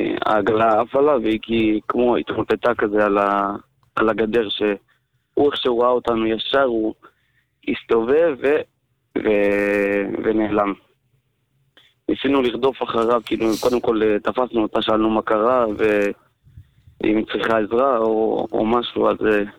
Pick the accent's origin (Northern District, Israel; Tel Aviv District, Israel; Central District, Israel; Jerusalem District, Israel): Jerusalem District, Israel; Jerusalem; אני גדלתי בשכונת רומי, כמו שאמרתי, מי שמכיר את רחוב ירמיהו.